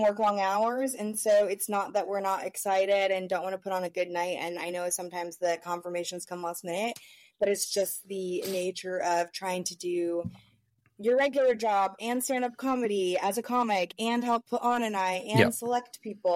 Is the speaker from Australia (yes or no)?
no; United States; now in United Kingdom; a lot of people want to challenge me because I'm American, so I can't pronounce any county in this godforsaken country.